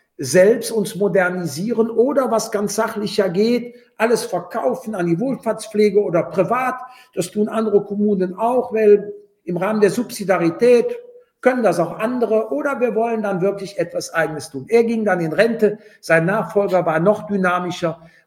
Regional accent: Rhineland, Germany; accent: Rhenish; Aber als Wessi und als Rheinländer, das hört man ja auch an der Stimme

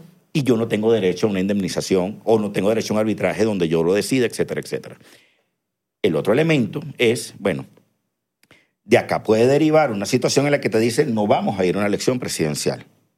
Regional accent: Venezuela; yo creo que a nosotros nos viene un sangre, sudor y lágrimas en función de los como ser venezolanos.

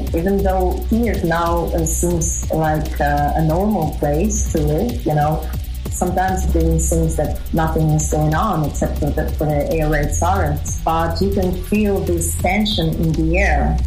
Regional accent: Donetsk, Donetsk Oblast, Ukraine; now in Kyiv, Ukraine; I'm a musician from Kiev, Ukraine, originally from Donetsk.

